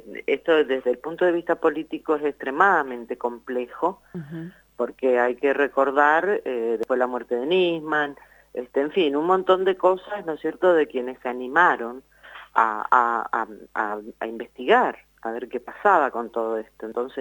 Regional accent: Argentina; como argentinos que somos

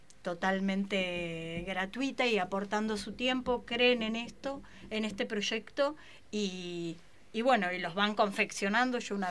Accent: Argentina; nosotros como pueblo argentino somos muy ocurrentes

